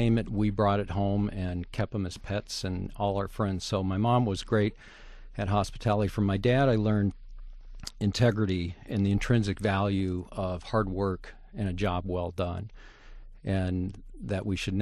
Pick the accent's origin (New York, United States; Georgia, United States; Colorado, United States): Colorado, United States; Fort Collins; also born or lived in Los Angeles / San Francisco / Denver; I was born in Los Angeles. We moved up to San Francisco and then on to Denver, Colorado, and to Northern Colorado to a small town called Fort Collins, where I attended junior high and high school.